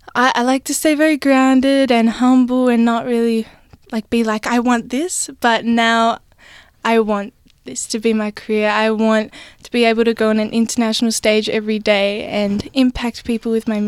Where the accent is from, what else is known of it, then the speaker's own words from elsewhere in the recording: Australia; I'm from Australia, you know?